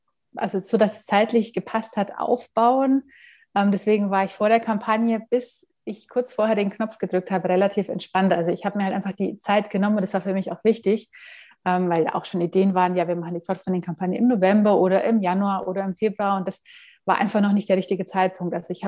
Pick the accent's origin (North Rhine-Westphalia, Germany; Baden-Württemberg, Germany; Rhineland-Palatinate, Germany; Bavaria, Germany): Bavaria, Germany; Munich; ich bin aus München